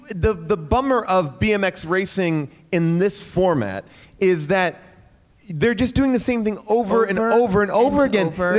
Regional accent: Bay Shore, New York, United States; I was so excited during that sequence because the two twins are from my hometown.

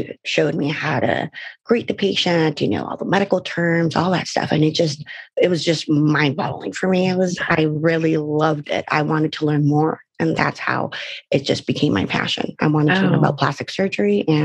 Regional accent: San Diego, California, United States; No, I'm actually from San Diego.

